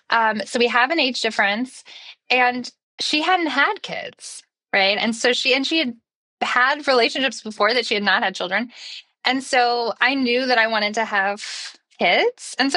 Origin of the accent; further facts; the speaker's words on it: Oklahoma, United States; And I'm from Oklahoma. And so we like to get married.